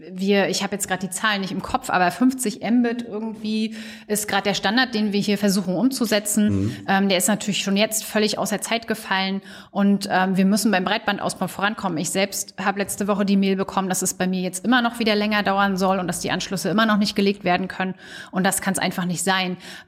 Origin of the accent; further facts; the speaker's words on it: Neukalen, Mecklenburg-Vorpommern, Germany; nämlich gerade da, wo ich herkomme, Neukalen oder wo ich gerade war, Neukalen und Komorer See und so